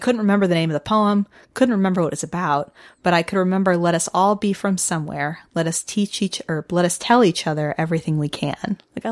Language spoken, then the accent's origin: English; Midwest, United States; I'm not from Michigan, but I'm from the Midwest.